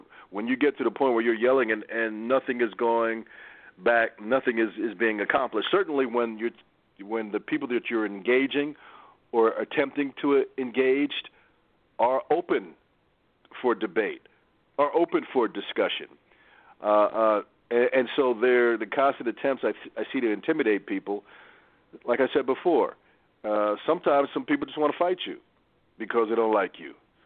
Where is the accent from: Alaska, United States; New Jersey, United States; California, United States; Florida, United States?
New Jersey, United States; Newark; born there; You know, I was born in Newark, one of the cities that we get active with ours.